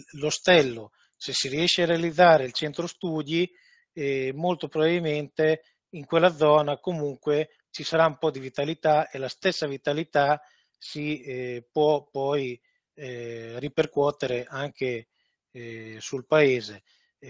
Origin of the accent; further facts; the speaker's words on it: Perticara, Emilia-Romagna, Italy; io da perticarese che ho creduto nel mio paese e ci ho adesso anche investito